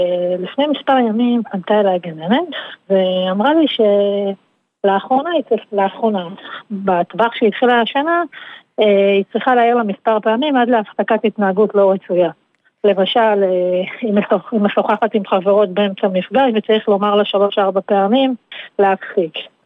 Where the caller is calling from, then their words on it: North, Israel; אני מצפון הארץ